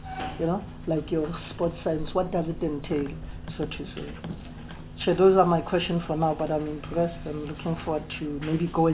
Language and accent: English; Soweto, Gauteng, South Africa; You know, I'm from Soweto.